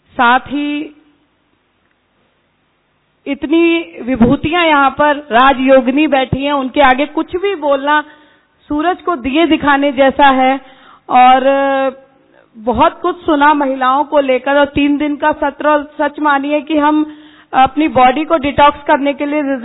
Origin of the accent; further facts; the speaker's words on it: Faridabad, Haryana, India; मैं हरियाणा के फरीदाबाद से आती हूँ